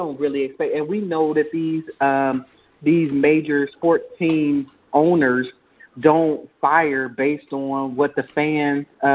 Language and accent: English; Ohio, United States; listen, I'm from Ohio. And a longtime Cleveland Browns fan, all the way from the early 80s.